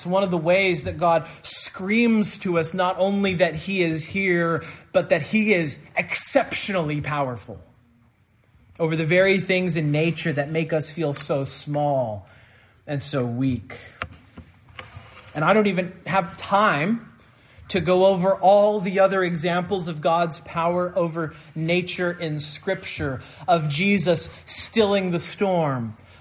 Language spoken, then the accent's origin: English; Kansas, United States; Growing up in Kansas, storms were the most interesting thing happening. Now, it's Kansas, so that doesn't say a lot.